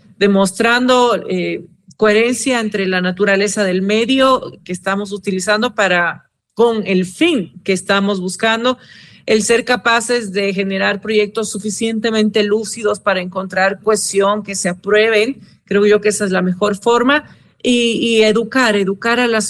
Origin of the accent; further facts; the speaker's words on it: Ecuador; y que los ecuatorianos, como los latinoamericanos, en general los buenos, somos más que los malos